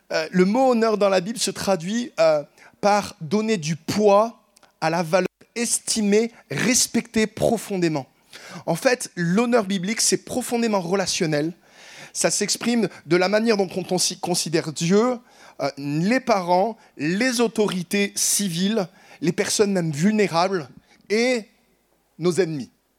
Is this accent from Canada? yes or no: no; France; Ah, ça, en tant que Français, qu'est-ce qu'on a une capacité à dire ce qui n'est pas bon chez les gens?